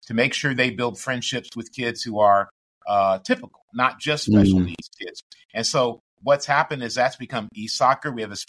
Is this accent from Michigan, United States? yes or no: yes; Michigan, United States; I played sports growing up in Michigan, basketball specifically.